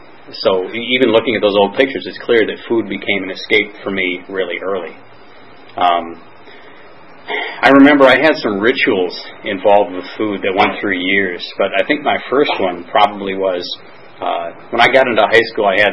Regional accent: Chicago, Illinois, United States; also born or lived in Flint, United States; I was born in Flint, Michigan. That's where I'm from, and my family moved to Chicago when I was pretty young, about two or three or something. So most of my life, I grew up in Chicago.

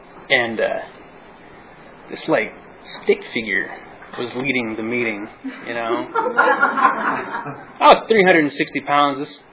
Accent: California, United States; And I'm from the Inland Empire. You know, I stereotype people if they, and in the Inland Empire, if you've lost weight, you know, we think you're on speed.

